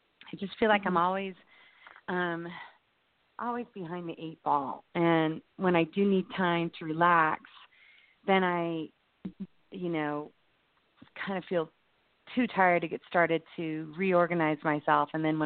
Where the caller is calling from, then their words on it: Indianapolis, Indiana, United States; I'm calling from Indianapolis.